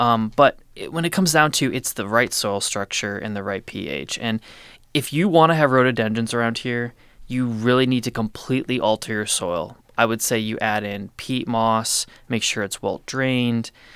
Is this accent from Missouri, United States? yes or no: no; Pennsylvania, United States; When I first moved to this area, I grew up in Pennsylvania, and we have lots of rhododendrons.